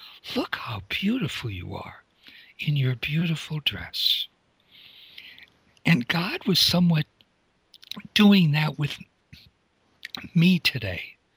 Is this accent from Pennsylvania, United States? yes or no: yes; Wilkes-Barre, Pennsylvania, United States; And I was growing up in Wilkes-Barre, Pennsylvania.